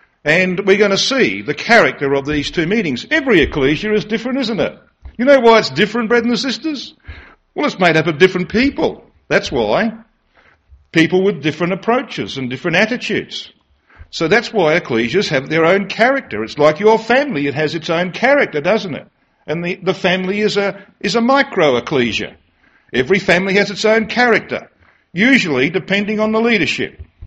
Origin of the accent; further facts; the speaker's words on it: Australia; You expected that being an Australian, I would speak for at least an hour